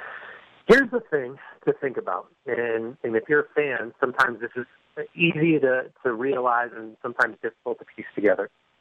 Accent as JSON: {"language": "English", "town": "Vancouver", "region": "British Columbia", "country": "Canada", "said": "hold on a second, I'm from Vancouver."}